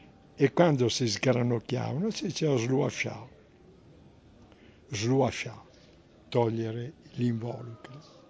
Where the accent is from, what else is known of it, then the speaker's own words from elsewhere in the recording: Milan, Lombardy, Italy; born there; Io sono nato a Milano, Dergano e provincia è una succursale di Afori, e Afori è Milano. Quindi io sono milanese